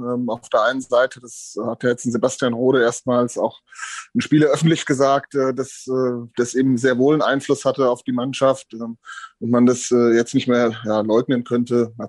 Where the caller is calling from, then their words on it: Hesse, Germany; Servus, grüßt euch aus dem wunderschön verregneten Hessen.